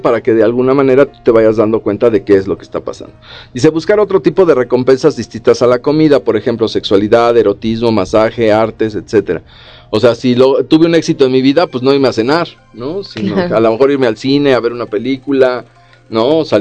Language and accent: Spanish; Mexico; Sé que muchas veces esto suena difícil más como mexicano, ¿no?